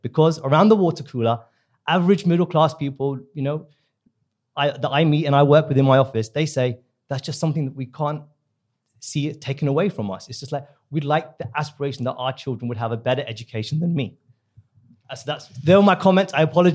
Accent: India; I'm from the subcontinent, I'm from India

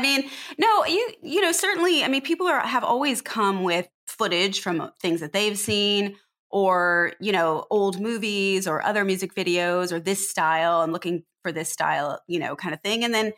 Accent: Pomona, California, United States; also born or lived in Riverside; I came out here from, I grew up in Pomona and Riverside. I went to school at UCLA.

